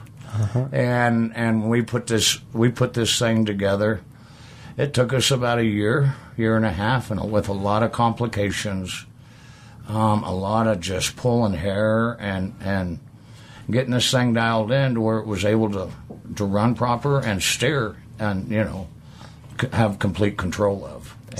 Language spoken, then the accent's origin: English; Indiana, United States; I grew up in Indiana, Southwestern High School, and I did graduate.